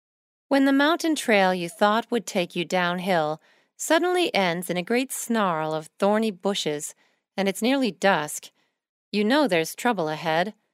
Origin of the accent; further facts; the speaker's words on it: United States; trails in parks across the United States, my home country